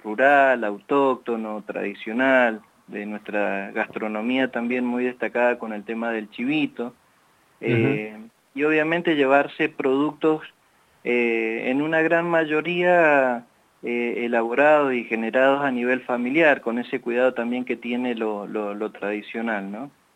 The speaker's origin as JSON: {"language": "Spanish", "region": "Mendoza", "country": "Argentina", "said": "Yo creo que nosotros como mendocinos, sobre todo, que tanto promocionamos la vendimia"}